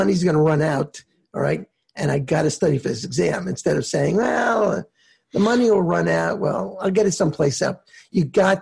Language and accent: English; New York, United States; And I grew up in Long Island, and a lot of the people there, you know, they were either accountants, attorneys, and doctors.